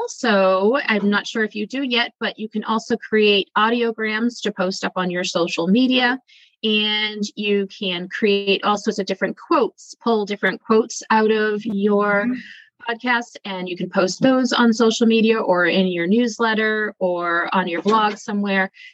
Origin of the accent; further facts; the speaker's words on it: Massachusetts, United States; So I'm actually from just south of Boston. I've lived in New England my entire life.